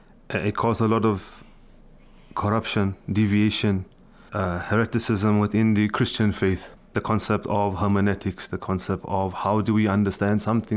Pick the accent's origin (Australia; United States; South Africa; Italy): South Africa; also born or lived in United Kingdom; I was born in the United Kingdom. I grew up in South Africa.